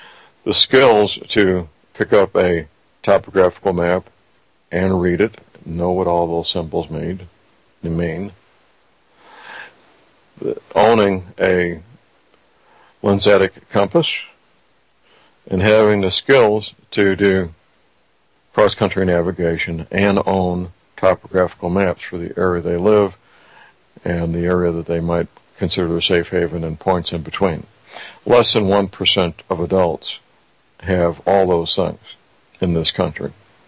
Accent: St. Louis, Missouri, United States; living and practicing in my hometown, St. Louis, Missouri.

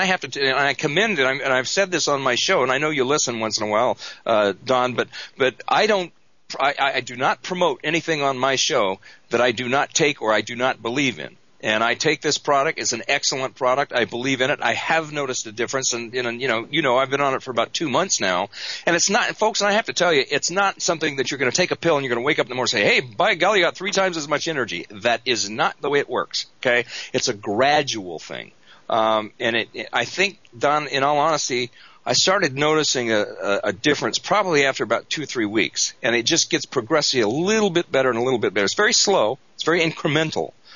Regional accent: United States; I'm embarrassed to be an American, to have my name as an American tied to some of the atrocities that these people are doing.

